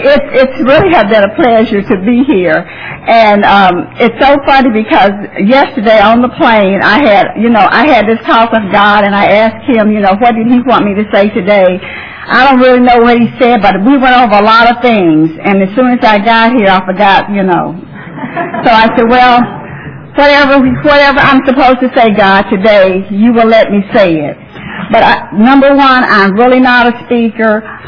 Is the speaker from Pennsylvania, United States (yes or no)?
no; Wagner, Oklahoma, United States; also born or lived in Baggs, Oklahoma / Dallas; I'm from Dallas, but we grew up in Oklahoma. I'm from a small town. I was born in Baggs, Oklahoma, but we moved to Wagner when I was very little.